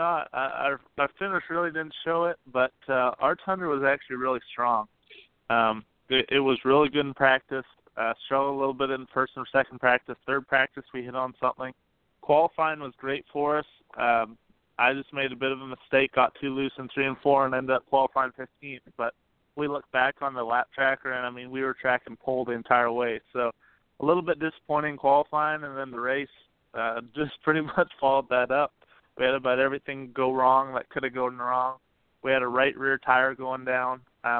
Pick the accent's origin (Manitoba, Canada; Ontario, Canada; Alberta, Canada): Alberta, Canada; Calgary; It is actually my home province. I'm from Calgary, Alberta. Murray is about 8 hours north of where I'm at right now.